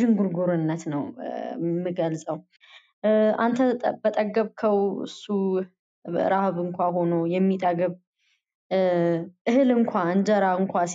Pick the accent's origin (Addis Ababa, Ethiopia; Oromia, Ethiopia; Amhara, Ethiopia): Addis Ababa, Ethiopia; ገጠር ውስጥም ያደኩ ሰው አይደለም አላቅም የአዲስ አበባ ልጅ ነኝ